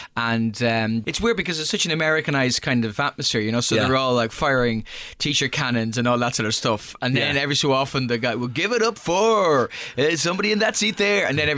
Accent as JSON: {"language": "English", "town": "Dublin", "region": "Leinster", "country": "Ireland", "said": "Well, knock yourself out. I'm from Dublin."}